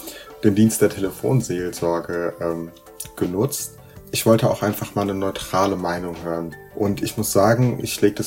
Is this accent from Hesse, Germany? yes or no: yes; Dietzenbach, Hesse, Germany; now in Marburg, Germany; ich bin Medizinstudent im aktuell dritten Semester. Ich komme ursprünglich aus Dietzenbach, Nähe Frankfurt, und bin für die Uni in eine WG nach Marburg gezogen.